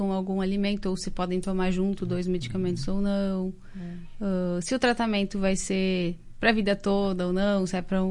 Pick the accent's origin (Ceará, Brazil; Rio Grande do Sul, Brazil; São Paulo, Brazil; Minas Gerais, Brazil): Rio Grande do Sul, Brazil; Serafina Corrêa; now in Marau, Brazil; Eu sou natural de Serafina Corrêa.